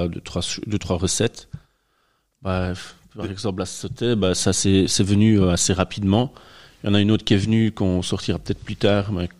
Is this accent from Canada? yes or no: no; Belgium; Et c'est assez unique en Belgique. Et je suis vraiment amoureux de ma région d'origine.